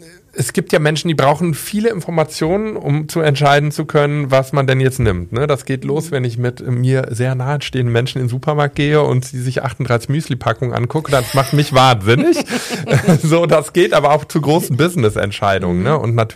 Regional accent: Cologne, North Rhine-Westphalia, Germany; Nö, ich bin ja Kölner, das meine ich nicht.

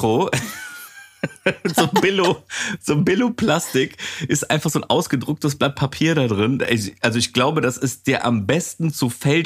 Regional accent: Cologne, North Rhine-Westphalia, Germany; born there; Und dann, wo ich geboren bin, in Colonia Germanias.

